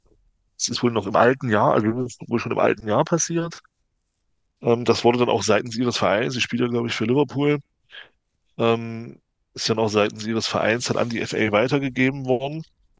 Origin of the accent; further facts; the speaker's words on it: Germany; Aber so als Deutsche dann in England, weiß ich, hat natürlich nochmal etwas mehr Brisanz noch